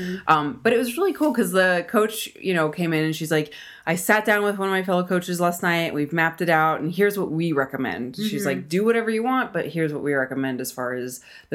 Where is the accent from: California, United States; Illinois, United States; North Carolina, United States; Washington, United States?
North Carolina, United States; And so she partnered me up with another girl from North Carolina who was also a drop-in.